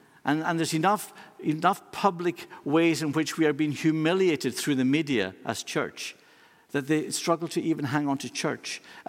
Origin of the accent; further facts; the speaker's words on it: Lewis, Scotland, United Kingdom; I came from Lewis.